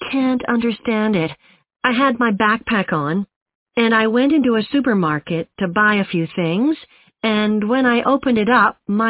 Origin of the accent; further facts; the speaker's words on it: Canada; No, I'm actually Canadian, though my mother was British.